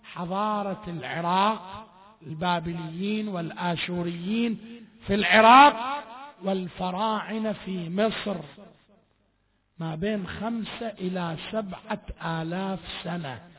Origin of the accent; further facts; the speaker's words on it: Bahrain; ولا هذا بس البحرين، هذا بيتك، هذا ولد، ما نقول ولدك، ما نقول بيتك